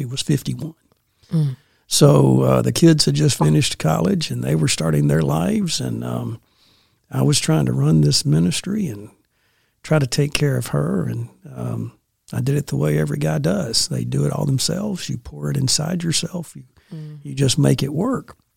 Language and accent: English; Birmingham, Alabama, United States; born there; also born or lived in Washington, D.C.; I was born here in Birmingham.